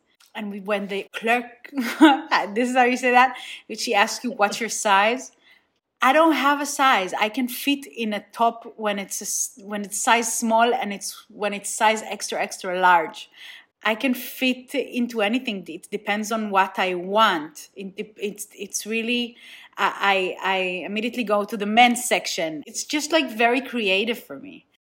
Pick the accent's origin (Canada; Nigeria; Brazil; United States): Nigeria; now in Israel; Second of all, I grew up in Nigeria, but I feel like Israel is like the main part of my identity. If I had to put it in a percentage, then I'm probably like 80% from here.